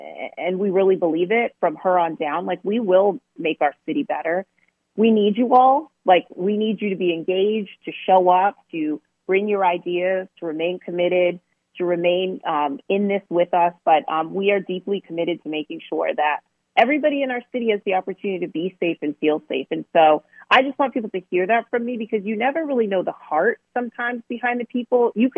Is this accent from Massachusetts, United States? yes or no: yes; Worcester, Massachusetts, United States; moved away as an adult; now in Washington, United States; I moved here in 2001. Right. I'm from Worcester, Massachusetts. I had no concept of living in a place like Washington, D.C.